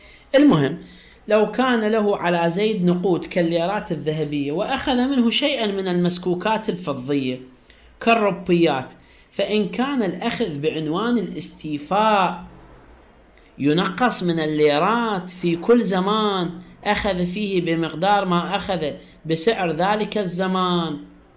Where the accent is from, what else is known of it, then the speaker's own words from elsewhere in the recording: Iraq; إحنا كلمة ربع دينار طبعا نستخدمها بالعراق